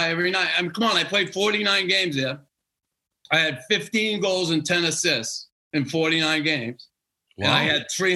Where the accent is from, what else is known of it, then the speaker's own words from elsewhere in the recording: Boston, Massachusetts, United States; But, you know, I grew up in West Roxbury section of Boston.